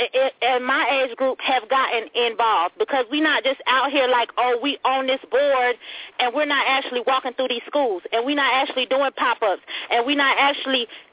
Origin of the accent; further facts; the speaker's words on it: United States; No, I'm not. I'm an American.